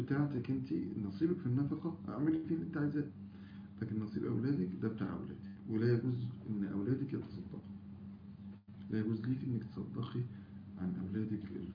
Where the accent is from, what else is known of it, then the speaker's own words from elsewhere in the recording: United Arab Emirates; born there; وأنا بالمناسبة من مواليد الإمارات،